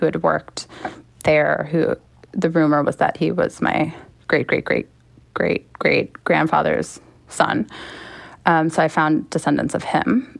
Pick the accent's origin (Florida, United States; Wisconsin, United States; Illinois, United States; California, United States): Illinois, United States; Chicago; I'm not from the South originally. I was raised in Chicago, but my dad is from Mississippi. My mom is from Tennessee. My entire family is Southern.